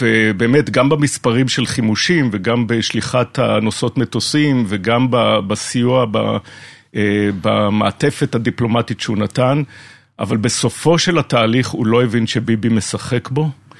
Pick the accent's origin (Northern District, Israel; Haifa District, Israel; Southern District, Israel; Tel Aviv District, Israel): Northern District, Israel; Menara; אני יליד קיבוץ מנרה